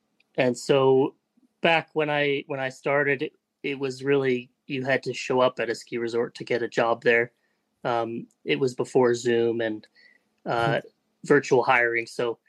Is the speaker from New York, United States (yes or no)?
no; Seattle, Washington, United States; I'm from Seattle, Washington. But I did grow up skiing from a very young age.